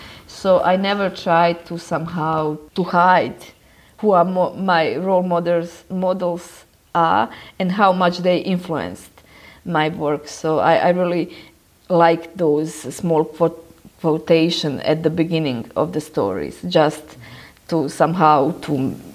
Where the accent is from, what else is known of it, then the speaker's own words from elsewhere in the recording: Bosnia & Herzegovina; English is a second language; also born or lived in Yugoslavia; I'm 42 years old and I was born in Yugoslavia and lived 12 years in that country, and after that I live in Bosnia